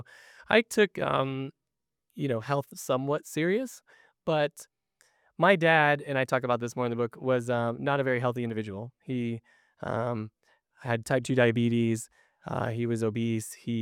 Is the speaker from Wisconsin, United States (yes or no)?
no; Texas, United States; So I grew up in Texas. My dad lived in Florida after they separated, and I spent my childhood visiting him in the summers.